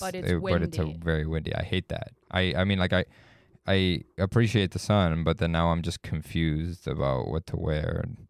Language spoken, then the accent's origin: English; Texas, United States; So, I grew up in South Texas, so I speak Spanglish.